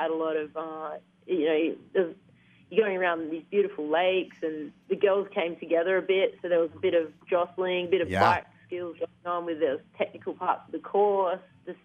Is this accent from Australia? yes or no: yes; Brisbane, Queensland, Australia; I'm from Brisbane